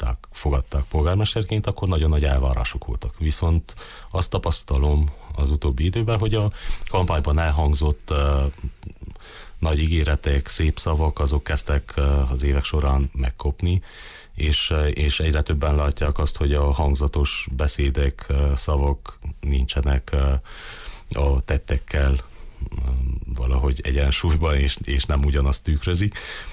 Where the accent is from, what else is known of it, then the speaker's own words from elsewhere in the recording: Baraolt, Covasna, Romania; én baróti születésű vagyok, ott lakok, ott tanultam, ott dolgozom, ott próbálok a közösség javára lenni, és családos ember vagyok, két kisgyerekem